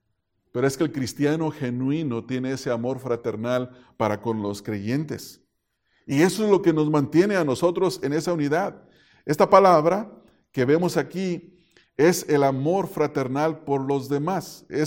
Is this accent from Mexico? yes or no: yes; Mexico; now in United States; Yo soy mexicano y cuando emigré a Estados Unidos, yo nunca había tratado centroamericanos.